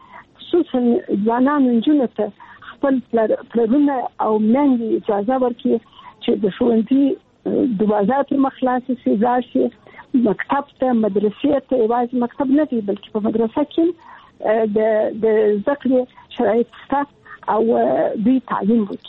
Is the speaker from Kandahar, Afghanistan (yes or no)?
yes; Kandahar, Afghanistan; زه د کندهار یم